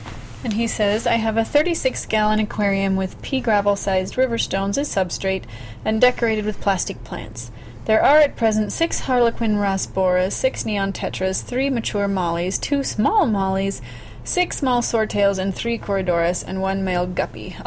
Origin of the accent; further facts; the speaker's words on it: California, United States; moved away as an adult; I'm not from Utah. I'm originally from California. I think we've brought that up a couple times.